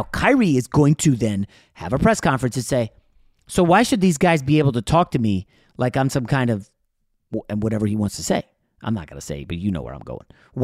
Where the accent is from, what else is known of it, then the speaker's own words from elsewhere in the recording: New York, United States; born there; I was born in New York. I've always not liked Boston teams